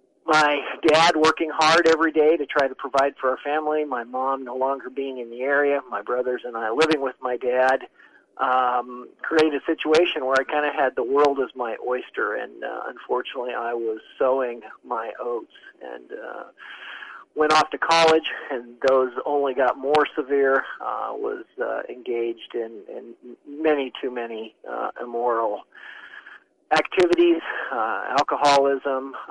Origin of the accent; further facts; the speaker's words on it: Montana, United States; I was born in Montana. He moved to Idaho, and we were able to visit in the summer, which I thought was wonderful because the community I grew up in, southwest Montana, was very conservative.